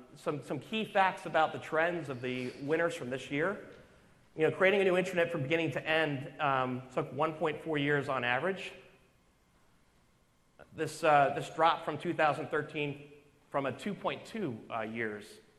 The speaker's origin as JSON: {"language": "English", "town": "Boston", "region": "Massachusetts", "country": "United States", "said": "I'm from Boston"}